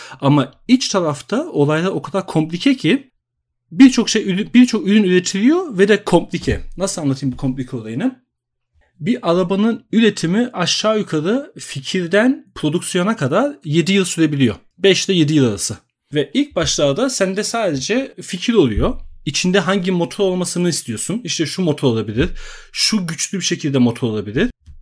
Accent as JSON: {"language": "Turkish", "region": "Istanbul", "country": "Turkey", "tie": "born or raised there", "moved": "yes", "lives_now": "Stuttgart, Germany", "said": "Ben İstanbul'da doğup büyüdüm. Yani Almanya Stuttgart'ta yaşıyorum şimdi ama İstanbul'da doğup büyüdüm ve 2002'de Almanya'ya geldim."}